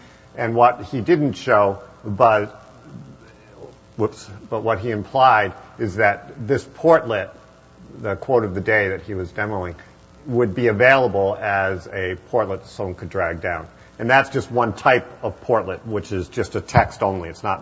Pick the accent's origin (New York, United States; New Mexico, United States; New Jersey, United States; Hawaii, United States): New York, United States; Ithaca; I grew up in Ithaca. I know about the local stuff